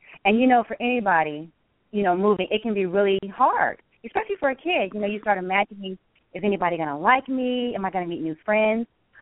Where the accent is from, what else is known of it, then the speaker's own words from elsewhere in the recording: San Diego, California, United States; because I'm originally from San Diego, and we were moving there